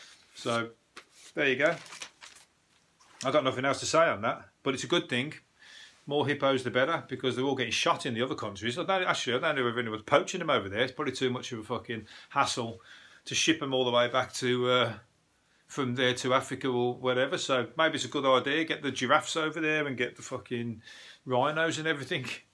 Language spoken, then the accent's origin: English; Birmingham, West Midlands, United Kingdom; Everybody in my road, and I'm from Birmingham, everybody